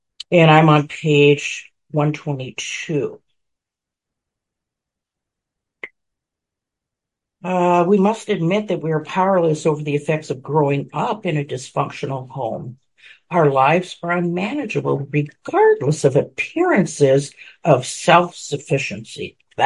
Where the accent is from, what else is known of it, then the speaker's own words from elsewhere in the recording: Midwest, United States; And so I grew up in the Midwest.